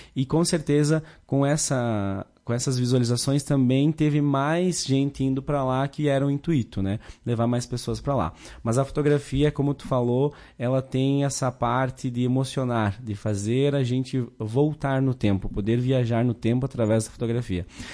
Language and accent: Portuguese; São José do Ouro, Rio Grande do Sul, Brazil; Sou de São José do Ouro e estamos abrindo um estúdio aqui em Lagoa Vermelha